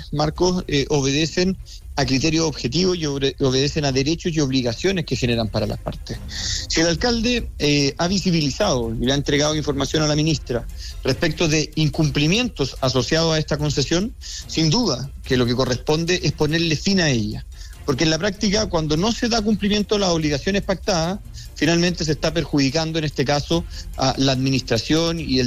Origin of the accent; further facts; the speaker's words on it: Maule, Chile; yo soy del Maule, conozco Empedrado